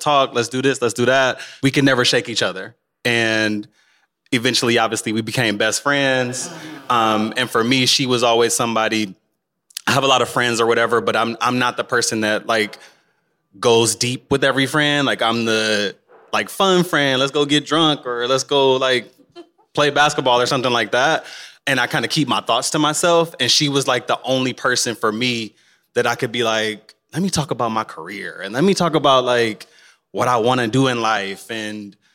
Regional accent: Detroit, Michigan, United States; I'm from Detroit.

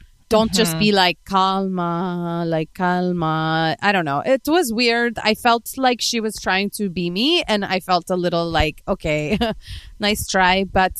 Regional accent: Spain; Because I'm from España and I have warm blood.

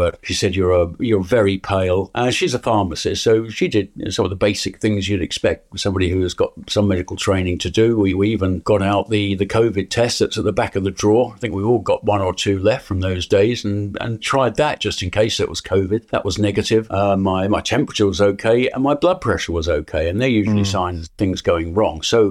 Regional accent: Medway Towns, South East England, United Kingdom; But yes, I was born and raised in and around the Medway Towns, as were my parents. They came from the Medway Towns as well. So yeah, a few generations here.

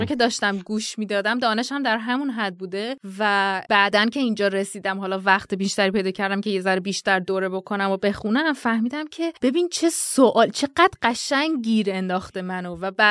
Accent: Iran; منم خب به هر حال دارم از ایران میام دیگه

